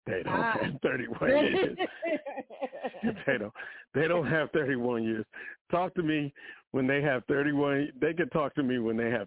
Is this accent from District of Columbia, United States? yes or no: yes; Washington, District of Columbia, United States; And I'm from Washington, D.C. This band is DMV, as we call it, based. You know, the Washington area, we renamed it the DMV.